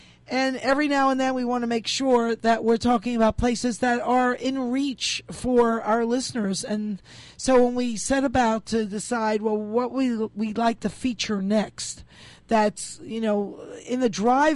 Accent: Maryland, United States; born there; But you see, I count myself in because I was born in Maryland. So while it's not all that far south, it is a Southern mentality.

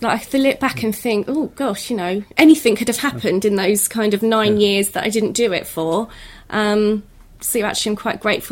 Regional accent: Ashford, South East England, United Kingdom; So I was born in Ashford, and I've pretty much stayed there throughout university. And even when I worked in London, I still commuted from where I was born.

